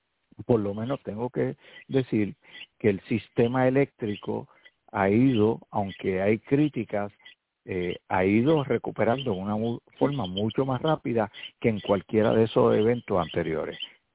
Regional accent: San Lorenzo, Puerto Rico; al otro lado de la isla, en San Lorenzo, mi pueblo, se estableció un récord de lluvia

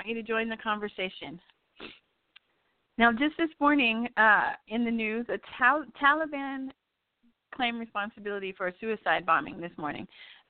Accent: El Paso, Texas, United States; today's guest is from my hometown of El Paso, which is in far west Texas.

